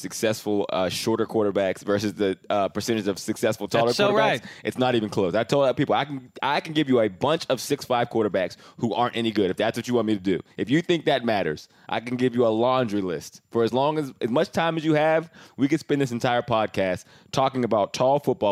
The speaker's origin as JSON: {"language": "English", "country": "Canada", "moved": "yes", "said": "I was a little older our first year we were together, but I came from Canada, so I was like 3 years older than him."}